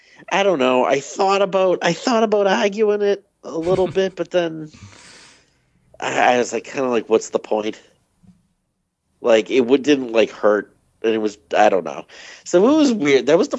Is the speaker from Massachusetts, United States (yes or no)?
yes; Quincy, Massachusetts, United States; I mean, I'm from Quincy, so like I can't, yeah, you can't really speak